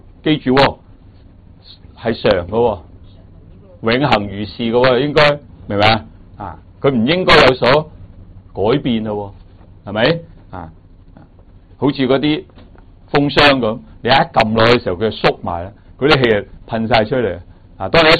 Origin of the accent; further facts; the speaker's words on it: China; 好似我哋中國人講，有個魂魄喺我哋嘅身裏面啊